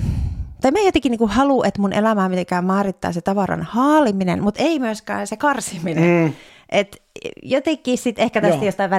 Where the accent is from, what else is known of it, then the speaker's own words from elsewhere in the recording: Jyväskylä, Central Finland, Finland; now in Espoo, Finland; Mä oon Jyväskylästä kotoisin. Okay. Joo, mutta olen asunut kyllä Espoossa nyt jo aika monta vuotta. Vuodesta 2014.